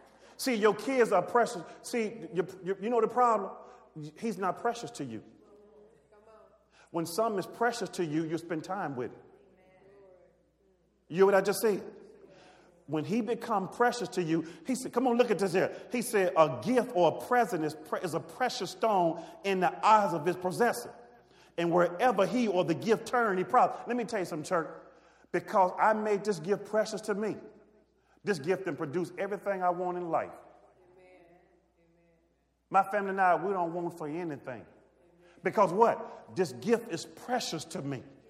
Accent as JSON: {"language": "English", "region": "the South", "country": "United States", "said": "See, I'm from the South."}